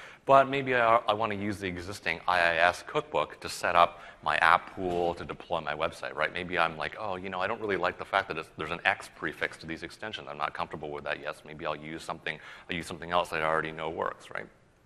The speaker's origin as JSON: {"language": "English", "region": "New York", "country": "United States", "said": "I'm from New York, and cupcakes are the hot thing"}